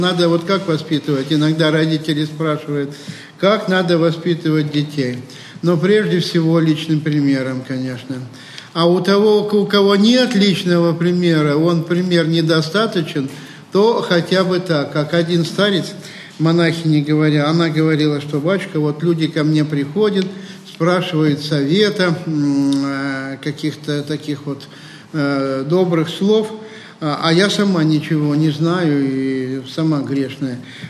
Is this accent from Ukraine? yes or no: no; Ural, Russia; Родился я на Урале, такой в обычной семье, пришел в церковь подростком и помогал при храме